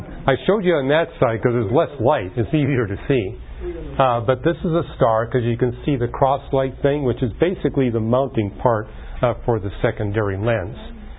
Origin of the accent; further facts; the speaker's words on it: Canada; I was raised in Canada